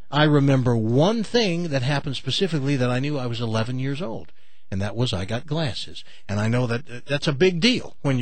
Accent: the South, United States; Because I grew up in the South, and people pick cotton, especially black people.

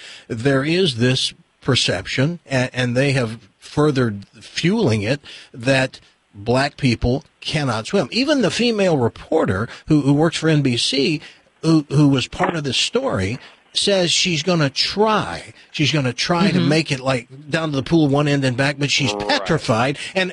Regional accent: the South, United States; I'm from the South, okay? Here, you want to stereotype me for like an iced tea and fried chicken, which we ate every Sunday.

